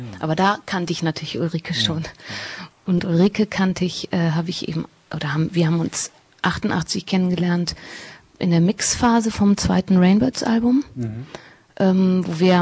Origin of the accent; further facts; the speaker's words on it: Portugal; now in Germany; da war ich noch nicht mal richtig ansässig in Deutschland, weil ich bin ja in Portugal aufgewachsen